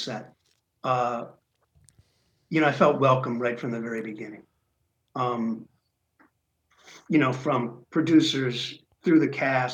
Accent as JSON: {"language": "English", "town": "Detroit", "region": "Michigan", "country": "United States", "said": "Yes, okay. I'm from Detroit, basically."}